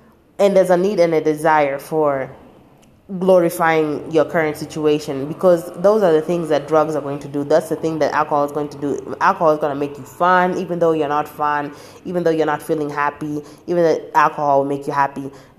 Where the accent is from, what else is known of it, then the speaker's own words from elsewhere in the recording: Kenya; moved away; And that's how I felt when I came from Kenya.